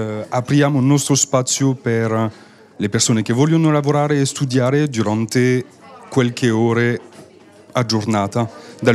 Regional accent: Paris, Île-de-France, France; Italian is a second language; now in Milan, Italy; sono originario di Parigi.

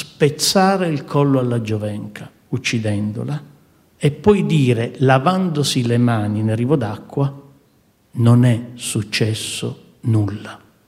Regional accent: Palermo, Sicily, Italy; born there; io sono nato a Palermo in Sicilia

